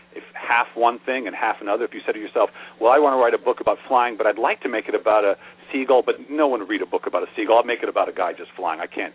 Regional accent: Seattle, Washington, United States; We're from the Seattle area

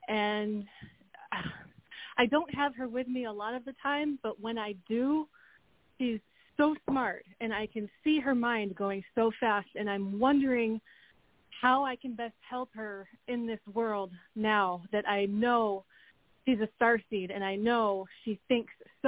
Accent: New York, United States; I'm from New York.

